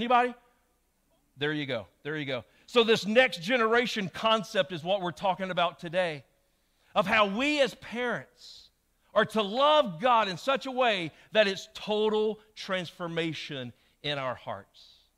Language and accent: English; Commerce, Georgia, United States; I grew up in Commerce, Georgia, not far from here. And I was raised at First Baptist Church Commerce.